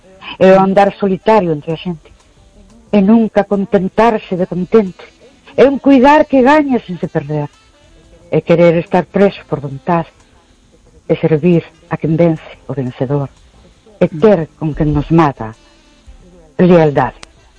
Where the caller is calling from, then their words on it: Ourense, Galicia, Spain; Buenas noches … de Ourense.